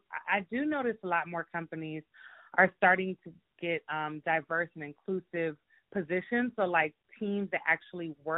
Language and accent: English; Miami, Florida, United States; I was born and raised in Miami. Growing up in Miami, I didn't really realize that there was a difference in being Black and being Hispanic and being white, Asian, or anything like that.